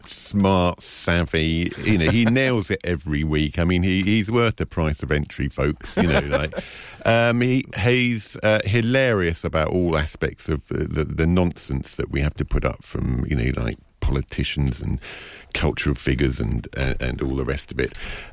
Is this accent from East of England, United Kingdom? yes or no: no; London, United Kingdom; also born or lived in Glastonbury; I'm a Londoner originally and went to live in Glastonbury for 10 years.